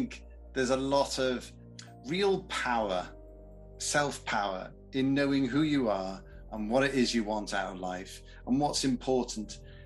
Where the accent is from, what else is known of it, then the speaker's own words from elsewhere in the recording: Wales, United Kingdom; Whenever I go back to my hometown in Wales, it's indescribable.